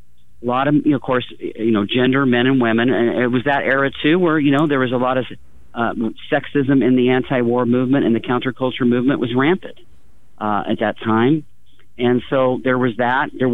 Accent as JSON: {"language": "English", "town": "Oregon City", "region": "Oregon", "country": "United States", "tie": "born or raised there", "said": "I grew up in Oregon City."}